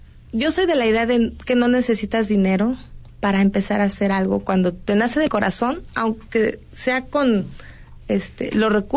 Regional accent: Hidalgo, Mexico; Pues yo desde chiquita siempre, no soy de aquí, soy de Hidalgo.

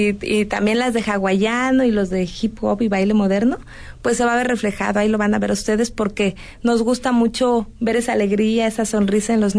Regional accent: Hidalgo, Mexico; Pues yo desde chiquita siempre, no soy de aquí, soy de Hidalgo.

